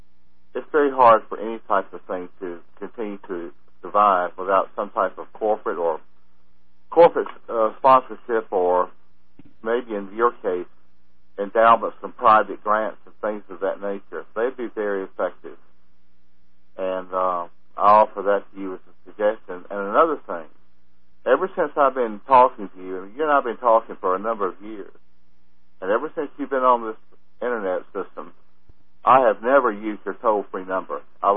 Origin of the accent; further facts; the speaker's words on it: Deep South, United States; I know I come from the Deep South, but where I was brought up, we were always pretty succinct and to the point.